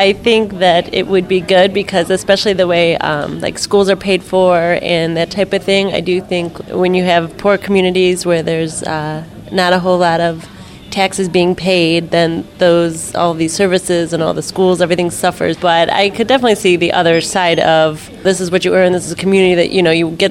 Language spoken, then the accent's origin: English; Cleveland Heights, Ohio, United States; I'm from Cleveland Heights.